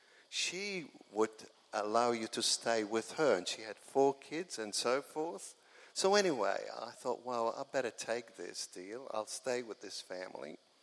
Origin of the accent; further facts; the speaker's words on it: Malta; born there; I was born in Malta, which is a small island in the Mediterranean. I grew up in practicing the Catholic faith.